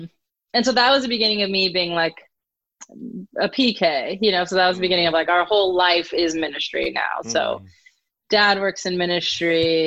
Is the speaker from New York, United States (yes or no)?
no; Long Beach, California, United States; also born or lived in Whittier; So I was born in California. I lived there till I was 10, very much in the church.